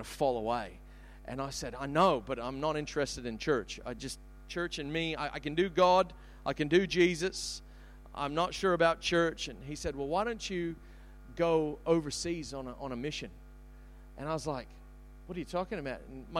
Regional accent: San Jose, California, United States; born there; accent: Australian/American; I do have a very weird accent. It will fluctuate between Australian and American throughout the next period of time that we are together. I was born in San Jose, California.

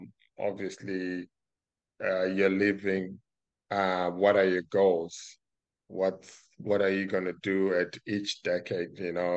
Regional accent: Zimbabwe; I'm from Zimbabwe in southern Africa, right next to a country bordered by South Africa, Mozambique, Malawi, Zambia, and Botswana

